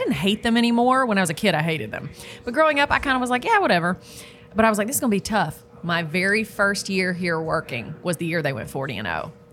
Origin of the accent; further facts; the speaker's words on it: Tennessee, United States; No, I grew up in Tennessee. Everybody's from somewhere. And I grew up hating Kentucky.